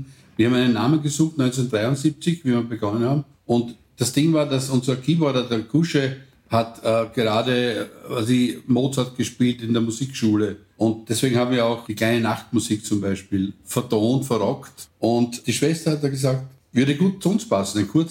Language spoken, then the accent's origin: German; Ollersdorf, Burgenland, Austria; Im Burgenland, dort wo ich herkomme, aus Ollersdorf